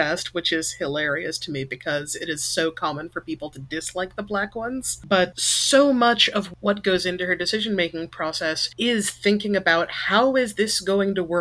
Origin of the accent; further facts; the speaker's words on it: Seattle, Washington, United States; I grew up in Seattle, and I had a teacher in fifth grade who was from New York.